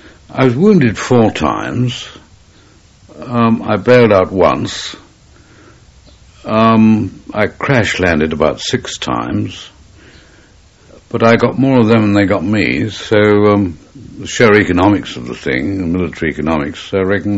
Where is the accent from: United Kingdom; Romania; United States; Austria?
United Kingdom; England; And I said, "Yeah, I'm English."